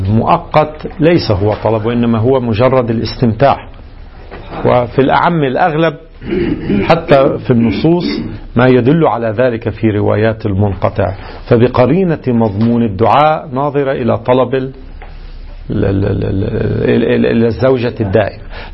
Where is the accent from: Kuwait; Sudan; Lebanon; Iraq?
Lebanon; الان مثلا عندنا في لبنان